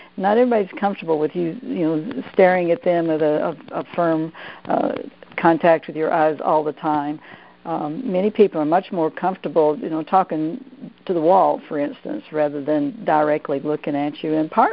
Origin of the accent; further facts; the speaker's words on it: Georgia, United States; accent: Southern; being a Southern girl from Georgia, it's my Southern accent here.